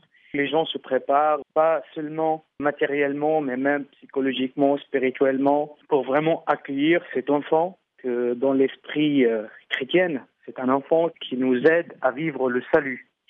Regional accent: Mosul, Nineveh, Iraq; Moi personnellement, je viens de la ville de Moussoul. Moussoul, donc c'est Ninive, c'est pas la plaine de Ninive où il y a des villages qui sont complètement chrétiens. J'ai vécu toute ma vie avec des amis musulmans

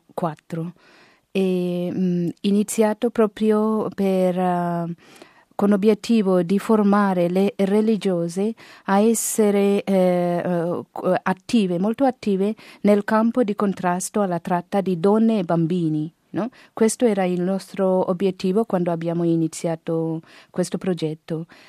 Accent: India; Io vengo dall'India.

